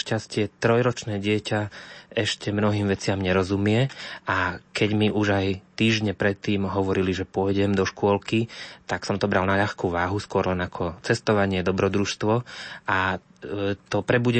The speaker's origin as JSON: {"language": "Slovak", "town": "Trakovice", "region": "Trnava Region", "country": "Slovakia", "tie": "born or raised there", "said": "Pochádzam z obce Trakovice, čo je neďaleko miest ako Hlohovec, Trnava alebo Piešťany. V Trnave som sa aj narodil v roku 1983."}